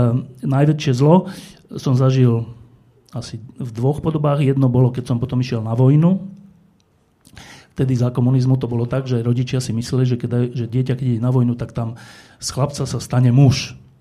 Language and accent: Slovak; Bratislava, Bratislava Region, Slovakia; Ja keď som mal asi 18 alebo 19 rokov, ja som bol z tej Petržalky, odkiaľ sú všetci ministri teda.